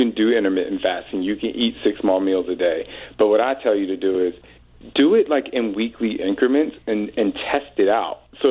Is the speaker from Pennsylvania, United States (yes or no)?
no; New Jersey, United States; now in Arizona, United States; I grew up in Jersey, so it's foreign to me.